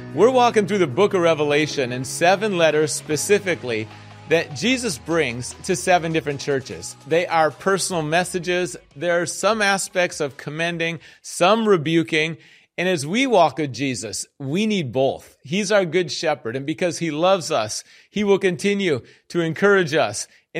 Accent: Minneapolis, Minnesota, United States; I grew up in the Twin Cities, Minneapolis and St. Paul, bigger cities.

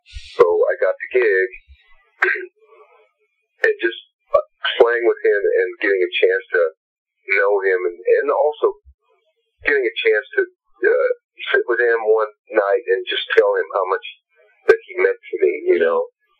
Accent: Sioux City, Iowa, United States; Growing up in Sioux City, Iowa, and I remember my parents got divorced and feeling funky

